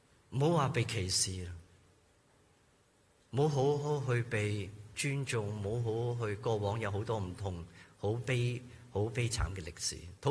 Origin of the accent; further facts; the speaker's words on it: Hong Kong; 仲多过我哋香港人，仲多过我哋中国人